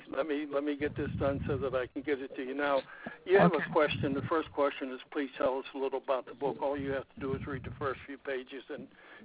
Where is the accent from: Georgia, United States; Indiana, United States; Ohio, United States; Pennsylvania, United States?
Pennsylvania, United States; Johnstown; now in State College, United States; I'm from Johnstown, Pennsylvania. I live up by State College, PA, right now.